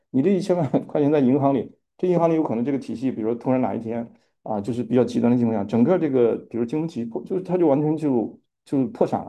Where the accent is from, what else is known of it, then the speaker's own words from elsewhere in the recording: China; 他也没有我们中国人努力